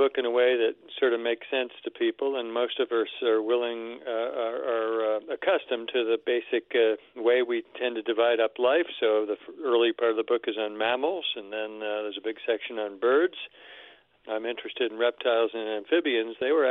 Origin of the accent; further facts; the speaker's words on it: White Plains, New York, United States; now in Adirondacks, United States; And I grew up downstate near White Plains, New York, but my mother's side of the family go back to the 1700s in the Adirondacks. I always wanted to live up here.